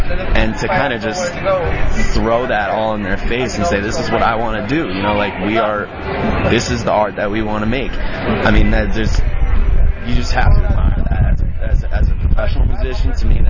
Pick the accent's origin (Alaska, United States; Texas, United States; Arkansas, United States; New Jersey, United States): New Jersey, United States; I'm from New Jersey, I was playing in metal bands